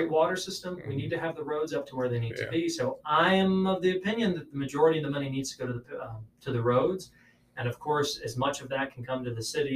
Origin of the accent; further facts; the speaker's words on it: Ohio, United States; Well, but, growing up in Ohio, familiar with potholes.